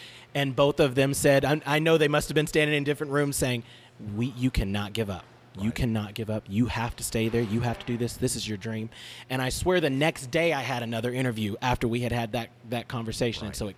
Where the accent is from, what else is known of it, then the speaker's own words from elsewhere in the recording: Oklahoma, United States; So, again, I'm a Democrat from Oklahoma, born and raised in Oklahoma. Spent no time in any other state.